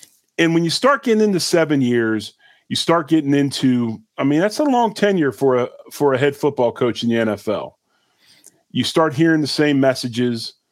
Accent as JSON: {"language": "English", "town": "Philadelphia", "region": "Pennsylvania", "country": "United States", "tie": "born or raised there", "said": "growing up in Philly, being an Eagles fan as well as a Bills fan"}